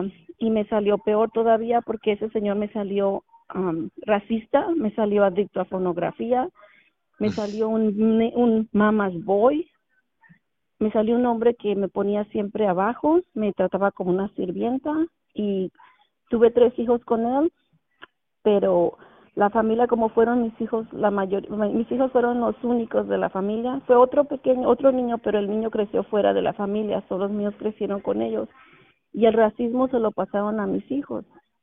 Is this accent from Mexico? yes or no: yes; Mexico; yo soy mexicana